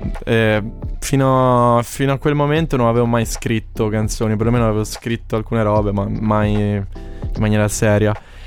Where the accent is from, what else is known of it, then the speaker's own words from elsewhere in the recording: Civitanova Marche, Marche, Italy; io vengo da Civitanova Marche, non vengo da Milano, da Torino, cioè un paesino